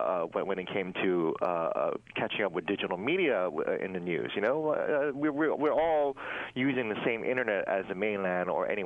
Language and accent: English; Guam; I'm originally born and raised on Guam, a much even smaller island community